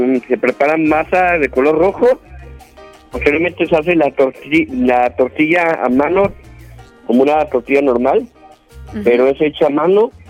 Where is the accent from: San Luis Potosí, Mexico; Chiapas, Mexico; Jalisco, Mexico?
San Luis Potosí, Mexico; De San Luis Potosí.